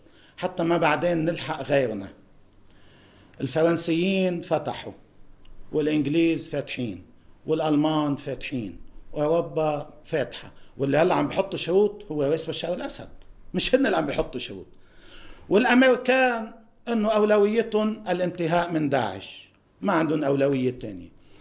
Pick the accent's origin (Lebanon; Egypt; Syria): Lebanon; شو مصلحتنا كلبنانيين